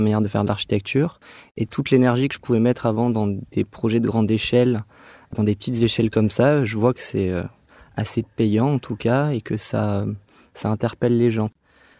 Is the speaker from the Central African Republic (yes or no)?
no; Dax, Nouvelle-Aquitaine, France; now in Bordeaux, France; Je viens plutôt des Landes, de Dax.